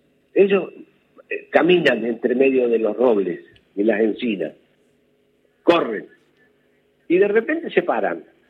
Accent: Bahía Blanca, Buenos Aires Province, Argentina; also born or lived in Chile; Yo nací en Chile. Mi padre era pastor evangélico y se vino a Bahía Blanca en el año 50 y algo. Ajá. 58. Y bueno, yo hice toda mi primaria en Bahía Blanca

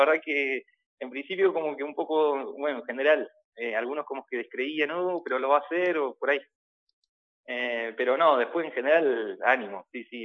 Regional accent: Ingeniero Jacobacci, Río Negro, Argentina; desde Buenos Aires hasta Jacobacci, que está ahí como un poco de donde soy, si es que soy de algún lugar.

